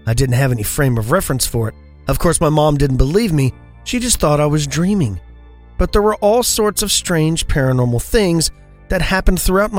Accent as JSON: {"language": "English", "region": "Texas", "country": "United States", "tie": "born or raised there", "said": "That's right, my home state, Texas."}